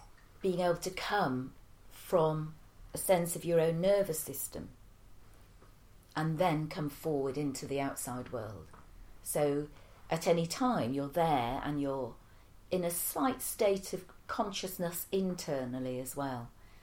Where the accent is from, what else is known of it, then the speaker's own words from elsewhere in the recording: Manchester, North West England, United Kingdom; And I was also missing the north because I'm a Mancunian, so I had to come back north.